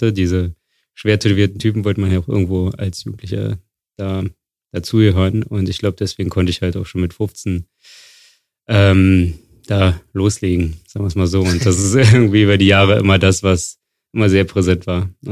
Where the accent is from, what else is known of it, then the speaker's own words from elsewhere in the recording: Wildau, Brandenburg, Germany; Ich komme aus Wildau. In Brandenburg.